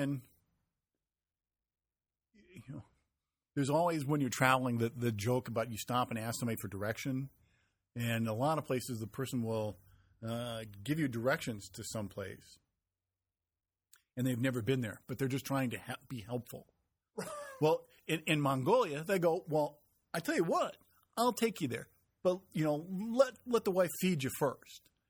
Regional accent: Montana, United States; I was from Montana and I didn't know how to ride a horse, because those guys can ride.

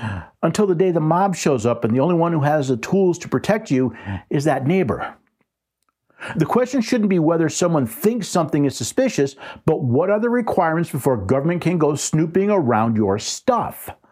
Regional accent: New York City, New York, United States; moved away as an adult; Now, again, I was born in New York City. I still have family that lives in New York City. I lived in the state of New York for most of my life.

